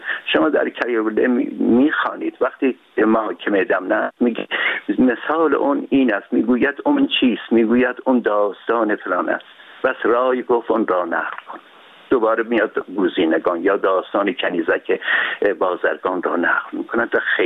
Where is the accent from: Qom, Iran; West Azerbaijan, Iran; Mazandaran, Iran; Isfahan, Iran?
West Azerbaijan, Iran; Urmia; و من در شهر خودم، یعنی ارومیه را که به عنوان سمبل شهرهای ایران قرار دادم